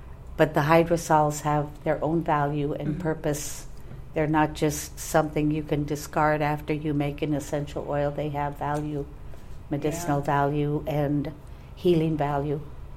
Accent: Bethel, Alaska, United States; So when I was growing up in Bethel, you never saw trees like this. There was few shrubs in the tundra.

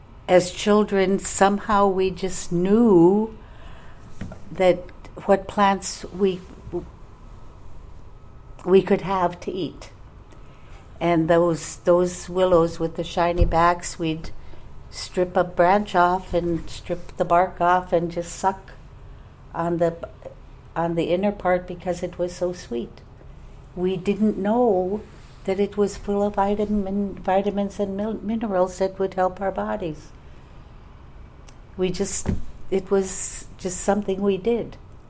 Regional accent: Bethel, Alaska, United States; So when I was growing up in Bethel, you never saw trees like this. There was few shrubs in the tundra.

